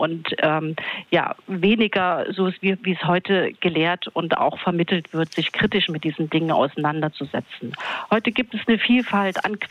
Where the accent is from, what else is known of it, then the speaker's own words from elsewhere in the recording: Thuringia, Germany; Ich bin also in Thüringen zur Schule gegangen, also bin selbst auch Kind der DDR.